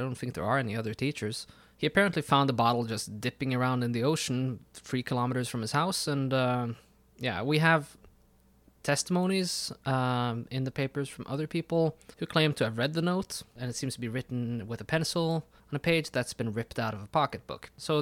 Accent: Haugesund, Rogaland, Norway; a ship from my hometown of Haugesund sets out from England.

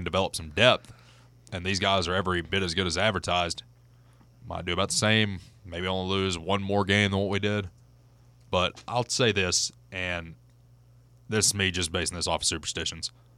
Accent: La Follette, Tennessee, United States; I'm from La Follette.

